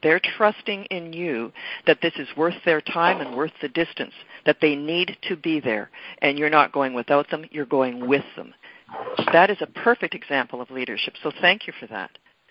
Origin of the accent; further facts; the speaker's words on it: Peterborough, Ontario, Canada; I'm your trainer on Wednesday mornings, and I hail from Peterborough, Ontario.